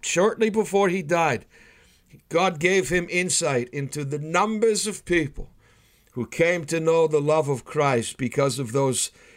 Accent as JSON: {"language": "English", "town": "Everett", "region": "Massachusetts", "country": "United States", "said": "I hail from Everett, Massachusetts, which is adjacent to Malden."}